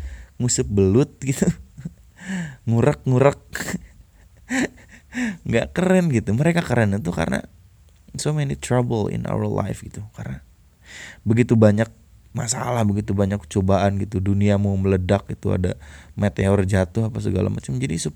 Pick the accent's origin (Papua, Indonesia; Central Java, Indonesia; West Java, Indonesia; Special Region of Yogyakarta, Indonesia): West Java, Indonesia; Hirup lagi, ketahuan gue orang Sunda.